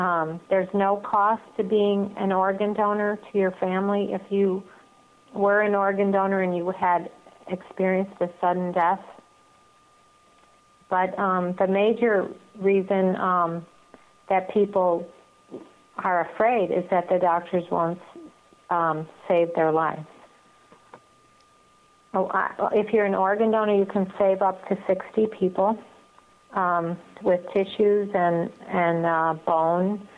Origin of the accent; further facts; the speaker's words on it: Chicago, Illinois, United States; And I'm from Chicago, and I don't know